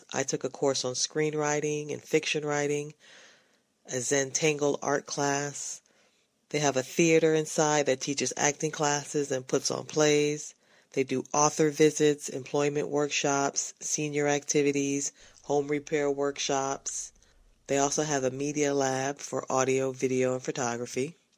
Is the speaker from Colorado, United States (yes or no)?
no; Ohio, United States; now in Sunrise, United States; I'm from Ohio, and they have the best libraries, period. Cleveland Public Library should be a model for the nation.